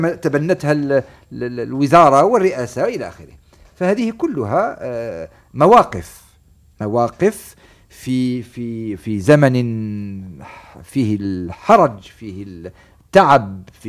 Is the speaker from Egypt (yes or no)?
no; Algeria; كياننا كجزائريين